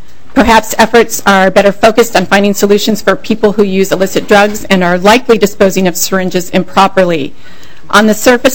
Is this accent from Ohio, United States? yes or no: no; Washington, District of Columbia, United States; Sure. I'm from Washington, D.C.